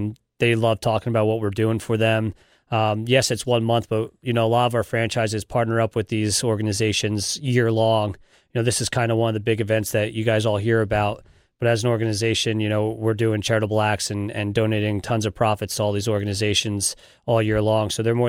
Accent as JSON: {"language": "English", "region": "New Jersey", "country": "United States", "tie": "born or raised there", "moved": "as an adult", "lives_now": "Connecticut, United States", "said": "growing up in New Jersey, that's where Make-A-Wish started, and then moving up to Connecticut about 4 years ago"}